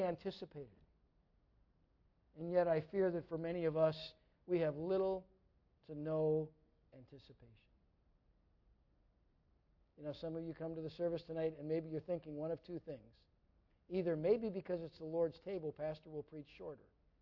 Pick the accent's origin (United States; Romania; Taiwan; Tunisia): United States; Minnesota; Most of you know I grew up in Minnesota.